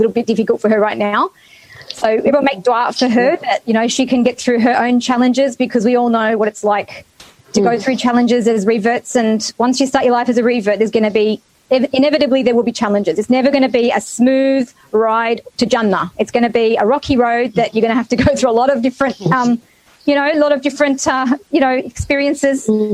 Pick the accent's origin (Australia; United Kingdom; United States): Australia; Being a Muslim, being an Australian